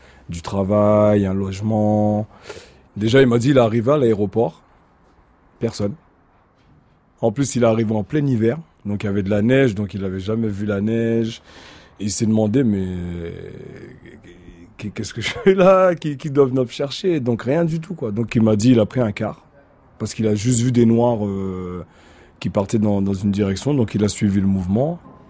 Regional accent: Guadeloupe, France; je suis originaire de la Caraïbe, donc, comme on dit les Antilles, donc de l'île de la Guadeloupe.

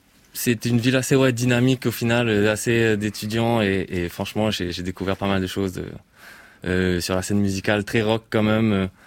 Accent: French Polynesia; je viens de Tahiti.

